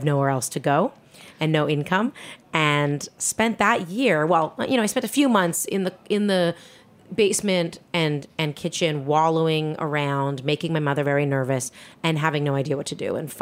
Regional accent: Toronto, Ontario, Canada; also born or lived in Montreal, Canada; I grew up in Toronto, Canada.

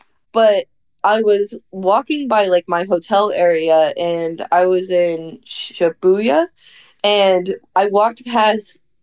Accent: United States; All of the security like comes running to me and I just put my hands up and I was like, I'm American.

